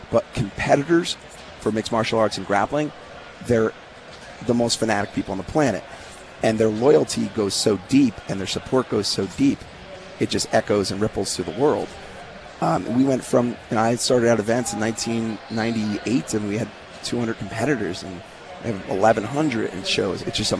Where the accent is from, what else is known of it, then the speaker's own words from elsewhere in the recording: New Jersey, United States; It's in Morristown, New Jersey, my home state.